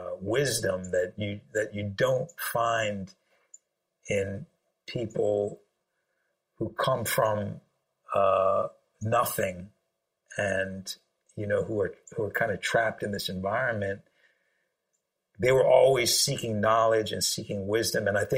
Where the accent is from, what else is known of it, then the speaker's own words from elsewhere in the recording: Sri Lanka; I'm originally from Sri Lanka, and I think 74% of Sri Lankans are Buddhist